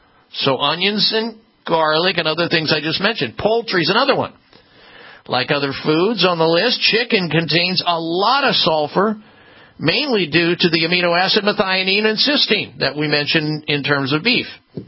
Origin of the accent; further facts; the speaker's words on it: Midwest, United States; Now, you may not know this, but beef and pork, frequently steaks and pork chops, which I used to eat growing up in the Midwest, could be behind offensive gas or flatulence.